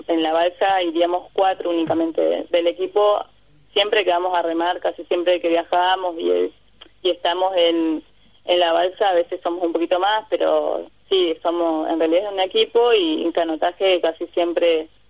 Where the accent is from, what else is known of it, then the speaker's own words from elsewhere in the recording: Trelew, Chubut, Argentina; Yo soy la única que soy de Trelew.